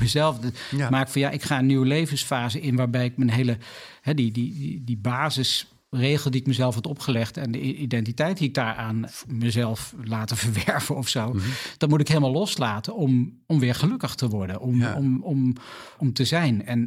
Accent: Arnhem, Gelderland, Netherlands; We komen allebei uit Arnhem.

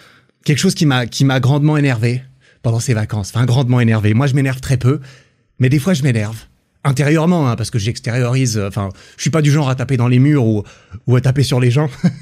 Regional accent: Romandy, Switzerland; la région suisse francophone, là d'où je viens, c'est la deuxième partie, la deuxième plus grande partie du pays, où on parle français, voilà, concrètement. Comme c'est mon cas.

